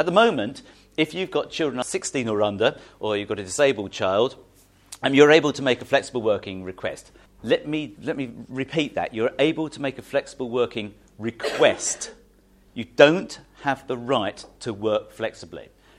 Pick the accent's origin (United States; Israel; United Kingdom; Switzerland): United Kingdom; South East England; I was brought up in Kent, so lots of fruit picking in Kent.